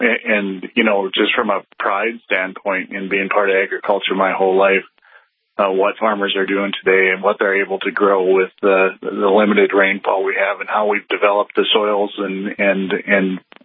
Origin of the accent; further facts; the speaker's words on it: Bowman, North Dakota, United States; Actually, I'm from Bowman, North Dakota.